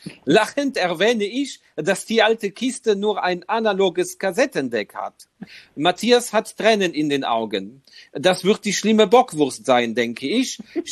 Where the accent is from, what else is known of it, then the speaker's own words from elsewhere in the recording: Baden-Württemberg, Germany; Ja, das ist mir als Schwabe komplett fremd.